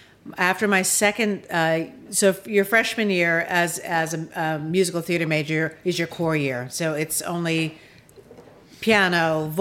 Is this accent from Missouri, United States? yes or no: no; New York, United States; And I was from New York.